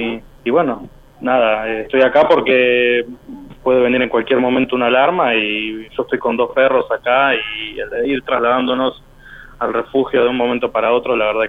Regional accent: Buenos Aires, Argentina; now in Ashkelon, Israel; yo llegué de Buenos Aires, del barrio de Floresta. Yo hace 5 años y medio que estoy acá en Israel. Uh-huh. Viví en Jerusalén, me casé hace más o menos 9 meses, y bueno, ahora vivo acá.

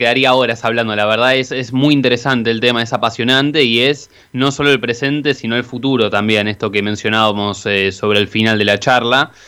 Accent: Argentina; somos irresponsables los argentinos

